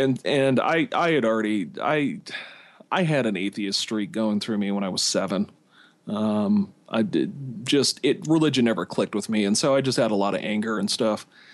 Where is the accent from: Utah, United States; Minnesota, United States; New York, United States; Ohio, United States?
Utah, United States; Midvale; my mom decided to go back to school up at the University of Utah and move downtown, and I grew up in Midvale.